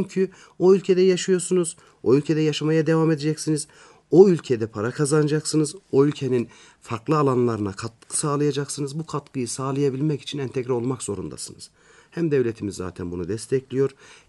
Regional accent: Nevşehir, Turkey; Ben Nevşehirliyim.

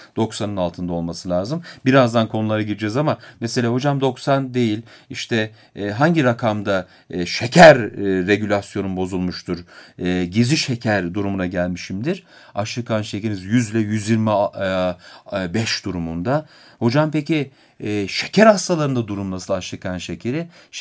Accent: Beypazarı, Ankara, Turkey; Hatta ben Ankara Beypazarlıyım mesela.

